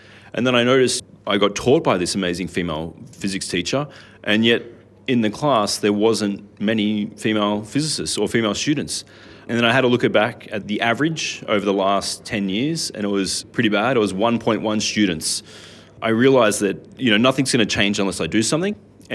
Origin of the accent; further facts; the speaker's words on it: Blue Mountains, New South Wales, Australia; I grew up in the Blue Mountains before it was as busy as it is now.